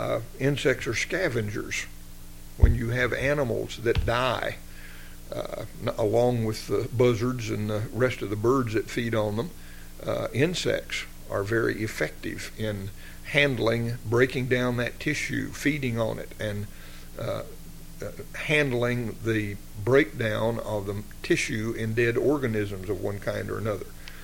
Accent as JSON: {"language": "English", "region": "Texas", "country": "United States", "tie": "born or raised there", "said": "I grew up in West Texas, and prickly pears are common there."}